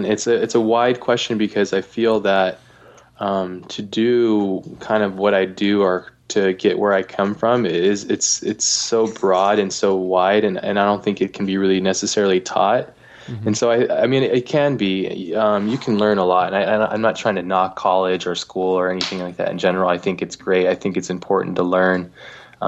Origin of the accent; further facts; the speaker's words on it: Hawaii, United States; I grew up in Hawaii, but it was a way for me to kind of create the worlds that I couldn't afford.